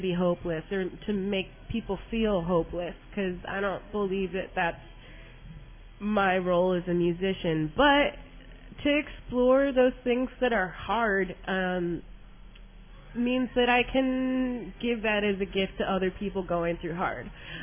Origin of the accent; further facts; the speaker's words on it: Chicago, Illinois, United States; I'm from Chicago, but I grew up going every summer to a cabin in Forest County near Wabino